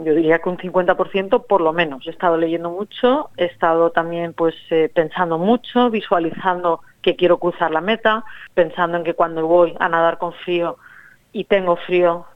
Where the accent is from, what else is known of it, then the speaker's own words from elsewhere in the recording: Spain; moved away as an adult; now in Australia; Yo soy española, llevo aquí en Australia 6 años